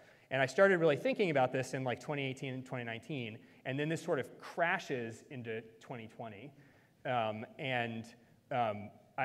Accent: Appalachia, United States; I'm an Appalachian, I'm a fighting Scots-Irish

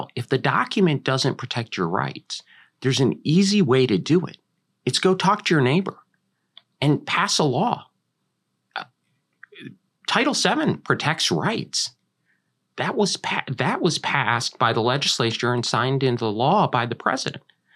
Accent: Ohio, United States; also born or lived in Detroit, Michigan; native, born in Detroit, but raised in Ohio. I love the great state of Ohio almost as much as I love my home state of Kentucky.

